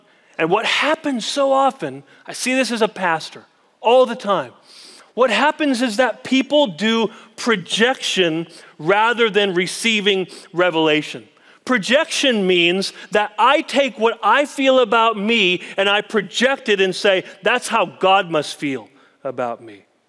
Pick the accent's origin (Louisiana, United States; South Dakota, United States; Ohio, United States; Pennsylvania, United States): South Dakota, United States; If you were to go with me to my home state of South Dakota and drive along Interstate 90, well, somebody knows South Dakota here.